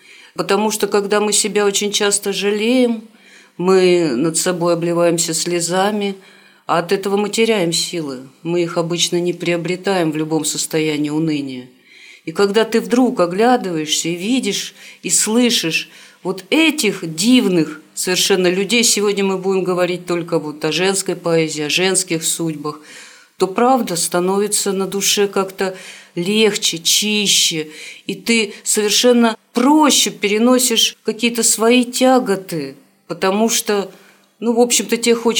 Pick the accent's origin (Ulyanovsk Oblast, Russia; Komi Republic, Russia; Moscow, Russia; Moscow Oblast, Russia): Komi Republic, Russia; Vorkuta; Я родилась в Воркуте.